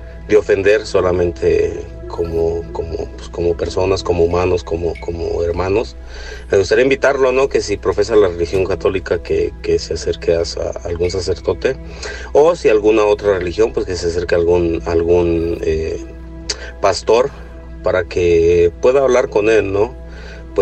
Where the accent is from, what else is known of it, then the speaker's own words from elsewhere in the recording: Cuernavaca, Morelos, Mexico; moved away; Yo soy de Cuernavaca, Morelos.